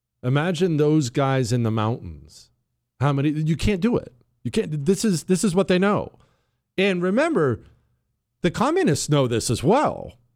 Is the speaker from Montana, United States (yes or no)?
yes; Montana, United States; You know, where I grew up in Montana, there are shooters like you can't possibly imagine.